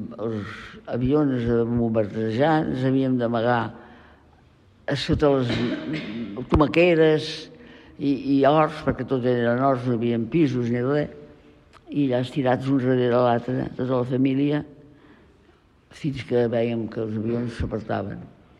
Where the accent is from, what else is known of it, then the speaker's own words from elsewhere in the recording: Badalona, Catalonia, Spain; jo a Badalona me l'estimo molt i nascut aquí i tots som d'aquí, tots som nascut a Badalona.